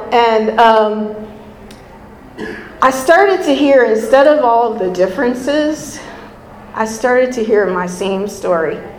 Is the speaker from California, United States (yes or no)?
yes; Venice, California, United States; I grew up in Venice, the West Side. I'm back on the West Side now.